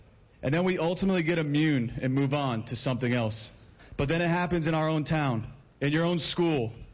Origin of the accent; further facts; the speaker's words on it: Parkland, Florida, United States; I'm a baseball player, but I'm also an American. I'm a Floridian, and I'm a Parklander for life.